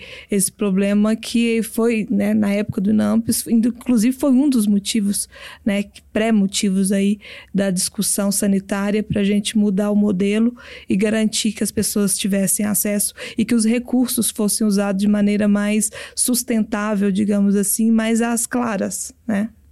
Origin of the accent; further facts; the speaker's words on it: Minas Gerais, Brazil; eu sou farmacêutica, sou de Minas Gerais, onde eu comecei a trabalhar no SUS desde o dia 4 da minha faculdade.